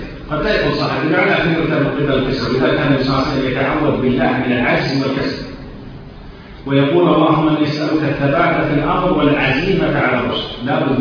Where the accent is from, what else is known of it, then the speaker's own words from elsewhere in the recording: Kuwait; accent: Kuwaiti; مثل ما نقول احنا في لهجتنا الكويتيه